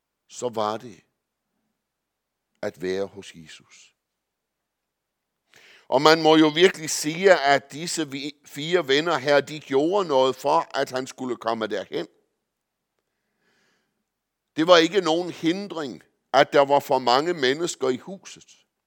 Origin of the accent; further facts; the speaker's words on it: Vorgod, Central Denmark Region, Denmark; En gang, hvor jeg var i Vorgod på min hjemegn og havde en møderække